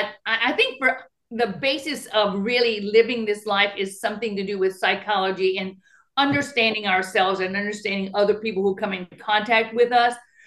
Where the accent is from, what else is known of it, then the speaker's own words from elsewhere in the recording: Lafayette, Louisiana, United States; born there; now in Houston, United States; I live in Houston, Texas, but I was born in Lafayette, Louisiana.